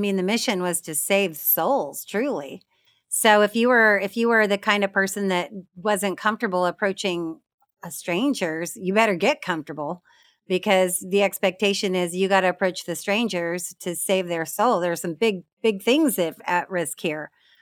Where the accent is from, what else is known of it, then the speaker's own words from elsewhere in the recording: the South, United States; we're from the South. Bee's knees works just fine.